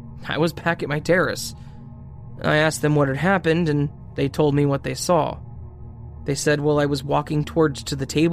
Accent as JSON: {"language": "English", "country": "India", "said": "At this point, I would like to clarify that I'm from India, and back then, I still hadn't traveled to Europe"}